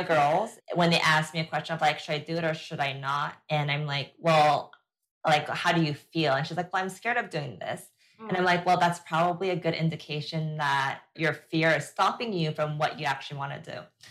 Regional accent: South Korea; I was obsessed with K-pop when I was growing up in Korea back in the early 90s.

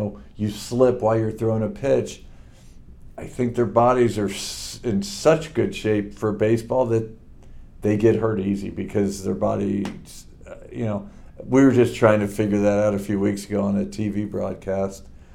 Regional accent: Springfield, Missouri, United States; also born or lived in Chillicothe, Ohio / New Jersey / Leavenworth; And so we moved from Chillicothe to New Jersey to Leavenworth to Colorado Springs to Springfield, Missouri. And that's where I went to high school, met Joanne, my wife, and made Missouri home. But born in Chillicothe.

